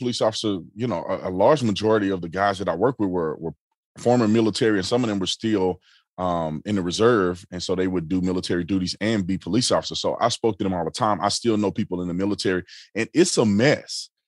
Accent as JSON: {"language": "English", "town": "Fort Worth", "region": "Texas", "country": "United States", "tie": "born or raised there", "also_born_or_lived": "Tucson, United States", "said": "And I grew up in Fort Worth, Texas."}